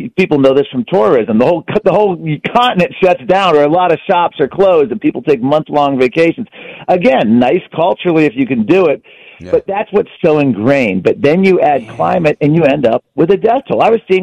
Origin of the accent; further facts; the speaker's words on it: Virginia, United States; I'm from Washington, D.C. area. I grew up in Virginia.